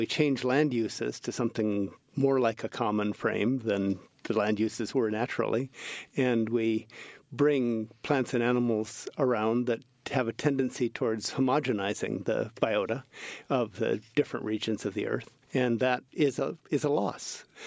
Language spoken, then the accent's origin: English; Honolulu, Hawaii, United States; I was born in Hawaii and was fortunate enough to be raised in the forest above the city of Honolulu